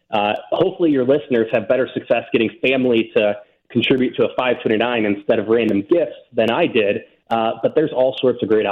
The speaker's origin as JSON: {"language": "English", "region": "Illinois", "country": "United States", "tie": "born or raised there", "said": "Ironically, I was born and raised in Illinois"}